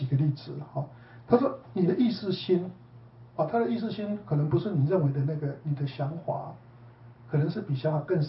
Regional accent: Taiwan; 像我们从台湾来的

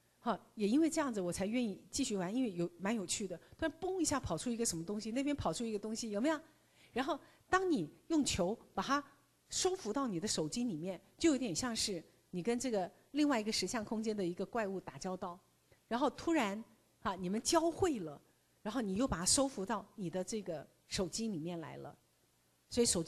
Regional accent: Taiwan; 我们台湾人真的很聪明哎

